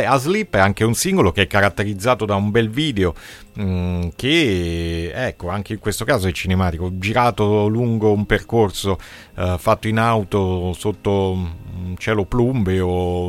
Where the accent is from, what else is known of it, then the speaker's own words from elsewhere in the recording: Senigallia, Marche, Italy; anch'io sono marchigiano